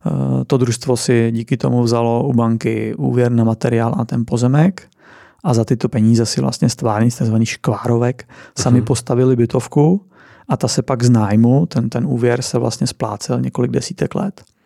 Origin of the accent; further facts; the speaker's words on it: Sudetes, Czechia; Já pocházím ze Sudet, což je věc, o které často mluvím, jsem na ní hrdý. Myslím si, že mě to nějakým způsobem formovalo.